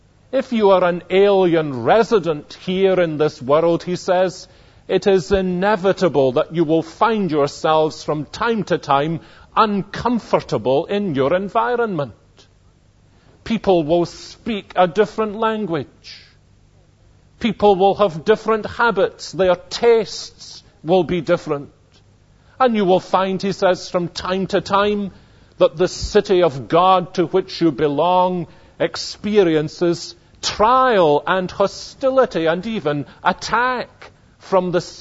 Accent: Scotland, United Kingdom; American citizen? Why? I'm Scottish.

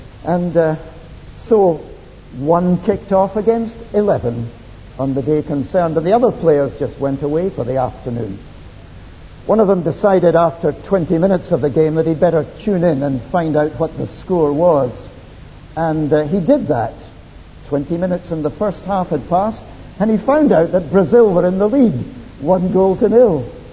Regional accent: Scotland, United Kingdom; And even as a Scot, I found the joke which an Englishman told to me at Keswick 4 weeks ago quite amusing.

